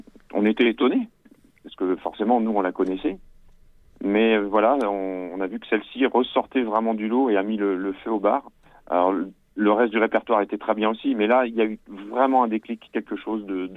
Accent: Caen, Normandy, France; also born or lived in Saint-Germain-en-Laye; je suis né en fait à Saint-Germain-en-Laye, c'est une ville que je ne connais pas du tout. Mes parents étaient étudiants à l'époque et du coup sont venus s'installer à Caen lorsque j'avais un an. J'ai grandi dans la ville de Caen et ses alentours.

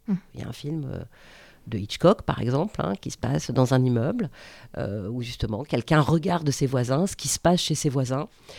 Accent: Paris, Île-de-France, France; Je suis parisienne, donc ces immeubles, c'est un petit peu ma compagnie intime depuis que je suis petite.

